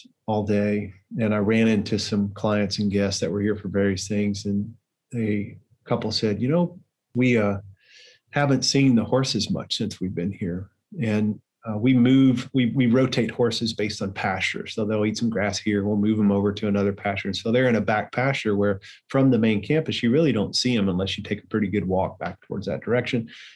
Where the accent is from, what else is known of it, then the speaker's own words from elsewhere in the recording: Tennessee, United States; I grew up here in Tennessee in a little small town, and we always did what they call meat in three.